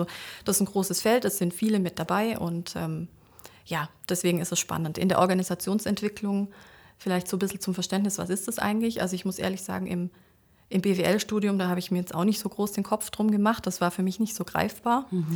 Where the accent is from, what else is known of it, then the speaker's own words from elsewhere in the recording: Baden-Württemberg, Germany; War nicht so sehr schwierig, ich komme ja aus der Ecke.